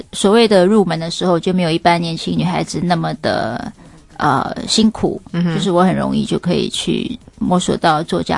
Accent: Taipei, Taiwan; 我在台北长大的啦

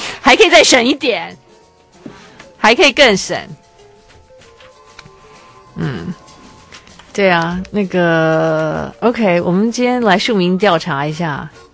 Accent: Taiwan; 我是来自台湾的淘宝初学者，

